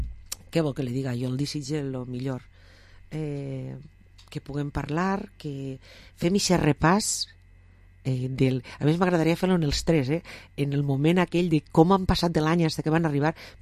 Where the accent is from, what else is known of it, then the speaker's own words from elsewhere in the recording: Vila-real, Valencian Community, Spain; De Vila i de Termet, perquè així en Vila Real som de la Vila i del Termet.